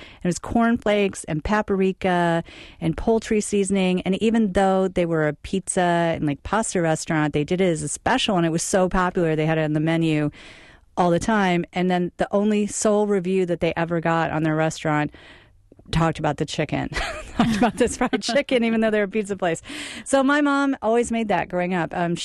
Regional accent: Michigan, United States; I'm from Michigan

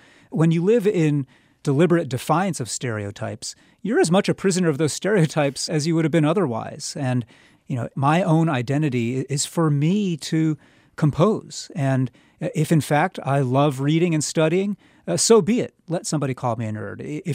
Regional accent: United States; I'm American. My particular form of being American, which is informed by my Chinese heritage

